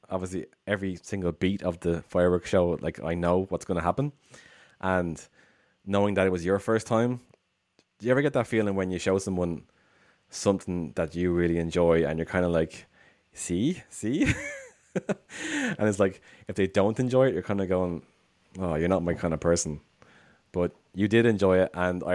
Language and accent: English; Dublin, Leinster, Ireland; like, I'm from Dublin and I don't really go into the parade.